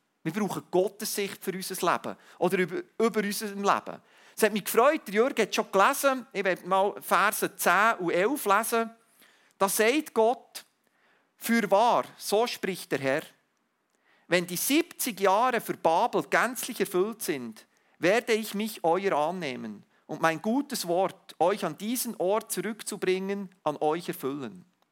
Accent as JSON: {"language": "German", "country": "Switzerland", "said": "Wie lange sind wir jetzt in dieser Corona-Krise als Schweizer?"}